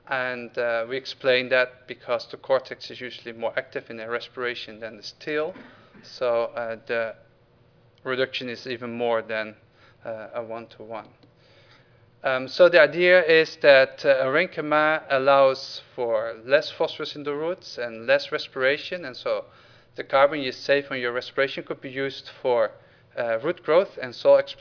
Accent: Netherlands; I'm from the Netherlands originally.

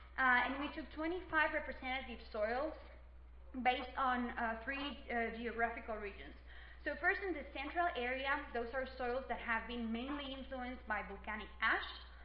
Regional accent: Guatemala; You can see there are some of the volcanoes in my country. I am from Guatemala

